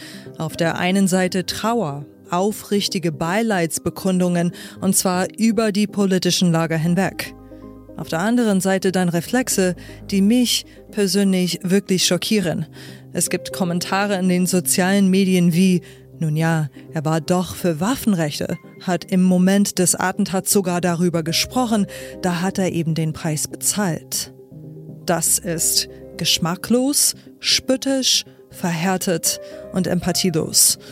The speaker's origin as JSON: {"language": "German", "country": "United States", "said": "Mich bedrückt als Amerikanerin, heute ist in meinem Heimatland alles Kulturkampf."}